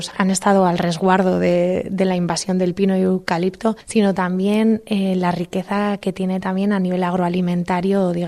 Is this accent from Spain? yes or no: yes; Basque Country, Spain; yo que soy de Vizcayaldea